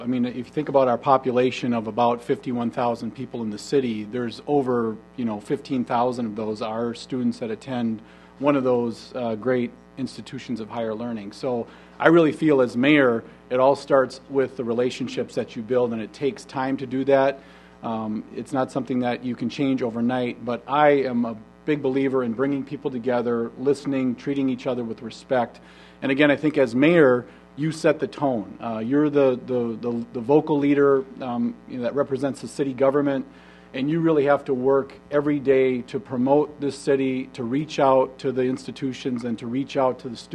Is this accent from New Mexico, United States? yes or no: no; La Crosse, Wisconsin, United States; I was born in La Crosse. I grew up in the area. I graduated from UW-La Crosse